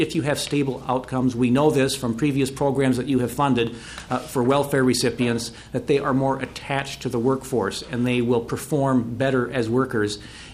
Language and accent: English; Rochester, Minnesota, United States; also born or lived in Detroit Lakes; I was born in Detroit Lakes, grew up in Rochester, and went to school at St. John's, and then graduated in law school at the University of Minnesota